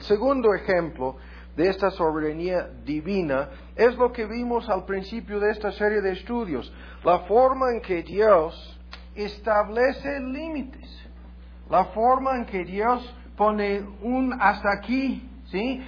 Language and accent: Spanish; United States; ¿Cuántas veces lo hemos visto como norteamericanos? Nuestro país, sin lugar a dudas, en sentido militar, el más fuerte que jamás ha existido en este mundo.